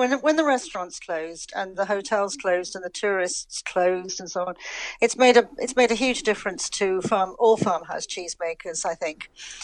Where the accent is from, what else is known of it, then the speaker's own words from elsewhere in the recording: England, United Kingdom; now in Ireland; know my accent has never changed overall. I'm living in Ireland now for probably the best part of almost 50 years. I came when I was very young to Dublin and went back to London to work for a couple of years.